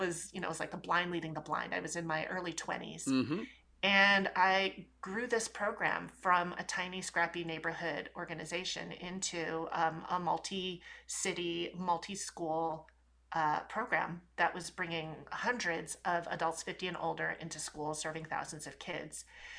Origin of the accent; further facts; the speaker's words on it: St. Louis, Missouri, United States; born there; And so when I was born in the Midwest in St. Louis, Missouri, even though there weren't a lot of people who looked like me around